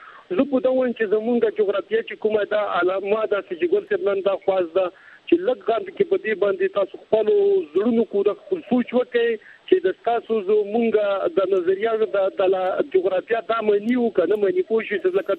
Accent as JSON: {"language": "Pashto", "town": "Wana", "region": "Khyber Pakhtunkhwa", "country": "Pakistan", "said": "زه د قبایل بچې یم، زه د جنوبي وزیرستان یم، د وانه یم"}